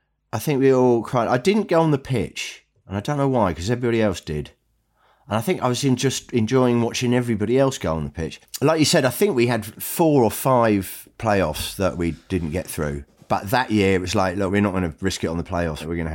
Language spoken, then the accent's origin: English; Brighton, South East England, United Kingdom; where are you from? I go, England. They go, where in England? I go, Brighton.